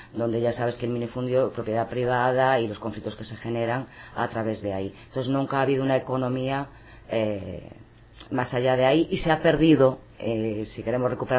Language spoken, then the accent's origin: Spanish; Lugo, Galicia, Spain; Yo que soy de Lugo y de pueblos pequeños, no he vivenciado en mi niñez los sindicatos labregos, para entendernos.